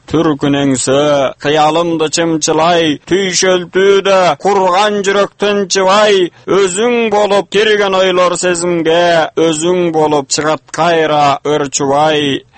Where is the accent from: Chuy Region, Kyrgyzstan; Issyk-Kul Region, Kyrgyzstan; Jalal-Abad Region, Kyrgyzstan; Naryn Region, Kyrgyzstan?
Naryn Region, Kyrgyzstan; Kara-Moinok; Кочкар районунда Кара Мойнок деген айылда туулуп өскөм.